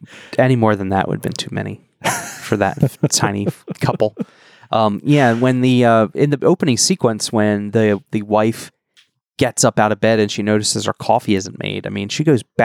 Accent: Millville, New Jersey, United States; Growing up in Millville, New Jersey, I can tell you that, you know, there's clown scarecrows in every

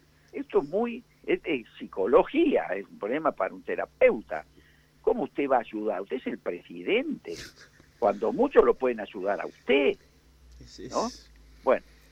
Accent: Argentina; se lo pedimos de verdad como argentinos

